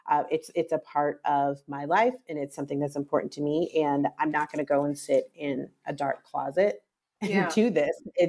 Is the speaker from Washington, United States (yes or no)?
yes; Seattle, Washington, United States; born there; I was born in Seattle. I'm an only child.